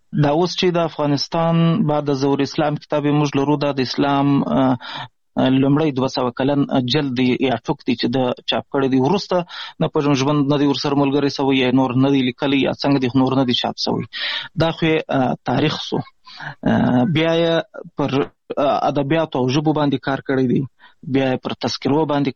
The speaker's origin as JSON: {"language": "Pashto", "town": "Pishin", "region": "Balochistan", "country": "Pakistan", "tie": "born or raised there", "said": "زه خو اصلا د افغانستان د غزنی ولایت اوسېدونکی یم. د مهاجرت شپې ورځې په پاکستان کې تیروم، په پاکستان کې زیږیدلی یم. د کوټې سره نږدې پښین ښار ګوټي ورته وایي، په دې پښین ښار کې اوسېږم."}